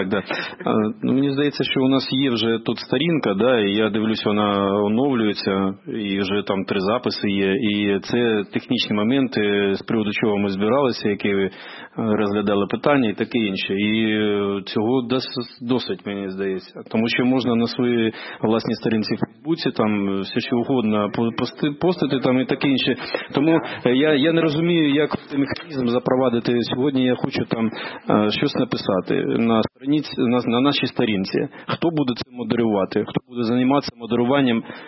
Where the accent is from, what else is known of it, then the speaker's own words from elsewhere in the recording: Kharkiv Oblast, Ukraine; Ukrainian is a second language; за мої українські язики, простите, я вчусь, да. Я з Харківщини.